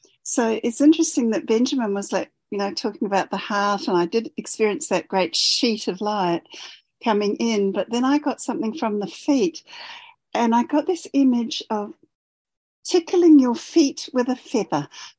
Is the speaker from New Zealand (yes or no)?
yes; Canterbury, New Zealand; now in Australia; I'm a New Zealander, and I bring Aoraki, who is the great cloud-piercing mountain spirit of the land where I come from